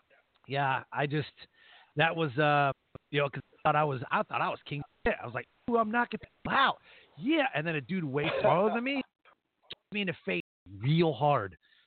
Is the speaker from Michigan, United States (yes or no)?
yes; Detroit, Michigan, United States; I grew up in Detroit, like poverty, like middle class, like lower than middle class.